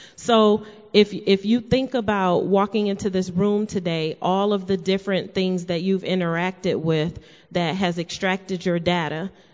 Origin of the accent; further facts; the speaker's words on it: Detroit, Michigan, United States; And so I'm from Detroit. I've been there my entire life, and I'm 42 years old